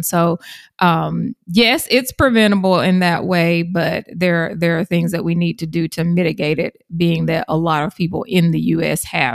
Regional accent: Georgia, United States; If you have not noticed my accent by now, I'm from South Georgia as well.

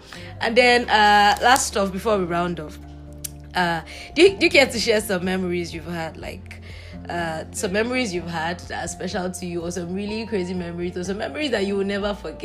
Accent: Nigeria; As a Nigerian, you want to mail my phone?

